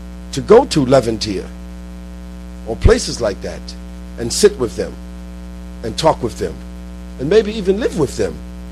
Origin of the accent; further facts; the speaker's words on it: Brooklyn, New York, United States; And I was raised in Brooklyn